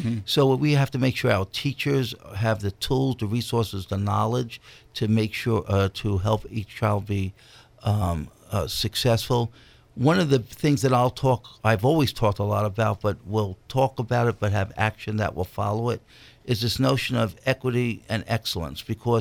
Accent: New York, United States; When I grew up in New York, I used to go across the street from my house was PS214 and we had all these cement chess boards.

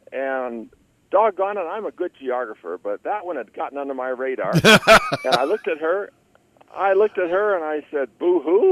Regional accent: Michigan, United States; I grew up in Michigan.

